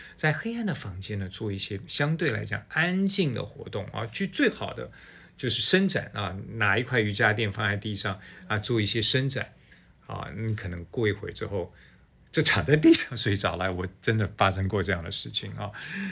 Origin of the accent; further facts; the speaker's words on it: Taipei, Taiwan; 我小时候住在台北市的新东街。